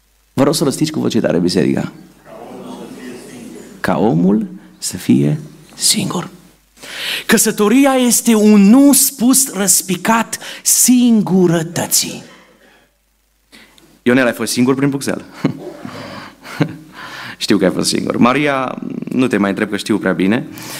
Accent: Cluj-Napoca, Cluj County, Romania; După ce aflau că suntem din Cluj-Napoca

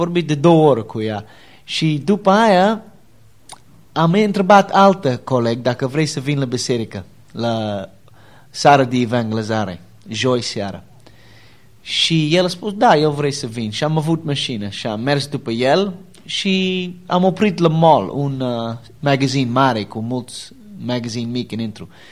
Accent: Cleveland, Ohio, United States; Romanian is a second language; Am spus, din Cleveland.

